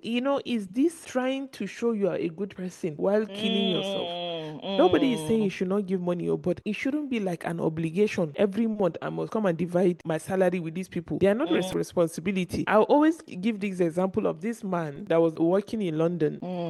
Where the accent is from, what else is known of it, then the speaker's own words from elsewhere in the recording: Nigeria; So you can just imagine, as a Nigerian, we know all this.